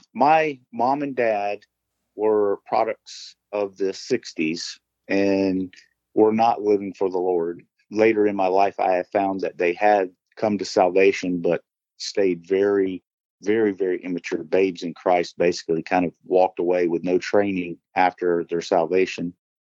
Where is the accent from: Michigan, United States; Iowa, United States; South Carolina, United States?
South Carolina, United States; Greenville; also born or lived in Hendersonville, North Carolina; I was born in Hendersonville, North Carolina, but spent the majority of my childhood right across the border in Greenville, South Carolina.